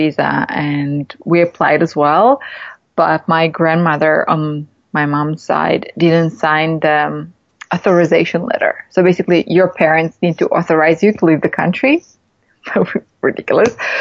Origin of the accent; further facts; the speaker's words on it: Kyiv, Ukraine; born there; English is a second language; I was born in Kiev, which is like a huge city